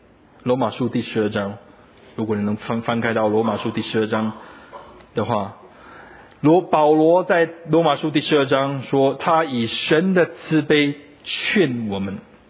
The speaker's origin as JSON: {"language": "Chinese", "country": "Taiwan", "said": "像我们台湾人所说的变成老油条了"}